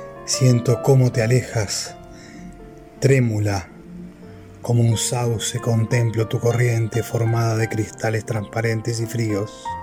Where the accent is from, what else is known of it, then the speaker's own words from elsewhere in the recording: Montevideo, Uruguay; Soy de Montevideo, Uruguay.